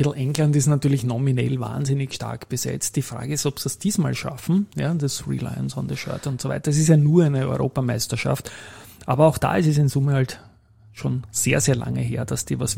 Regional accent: Austria; dass wir selbst als Österreicher

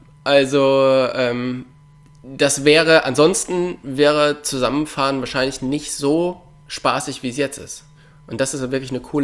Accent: North Rhine-Westphalia, Germany; dass im Kölner Raum, da wo ich herkomme, gibt es Trails

